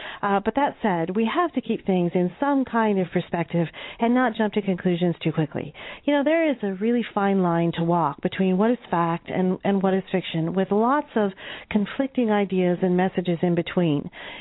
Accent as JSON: {"language": "English", "region": "Iowa", "country": "United States", "tie": "born or raised there", "said": "Growing up in Iowa, you could say I'm kind of a farmer's daughter, although my parents weren't farmers, but my uncle was."}